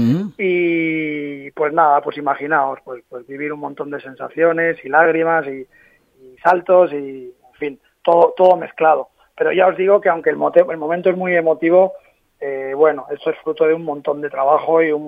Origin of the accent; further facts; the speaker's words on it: Madrid, Community of Madrid, Spain; born there; moved away as an adult; now in Ibiza, Spain; Yo soy nacido en Madrid, aunque llevo viviendo en Ibiza 10 años, allí han nacido mis dos hijos, Lucas y Zoe